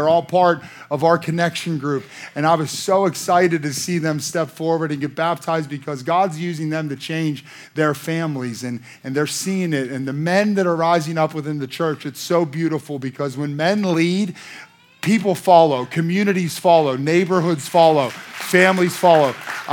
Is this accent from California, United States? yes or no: no; McKeesport, Pennsylvania, United States; Listen, I'm from McKeesport, White Oak. You can take the boy out of McKeesport, but you can't take the McKeesport out of the boy, okay?